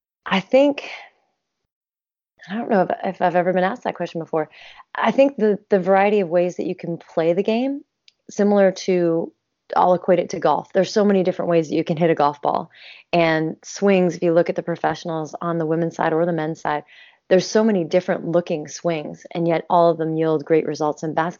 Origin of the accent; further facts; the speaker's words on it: Pennsylvania, United States; I grew up partially on the East Coast, and I was 9 living in Pennsylvania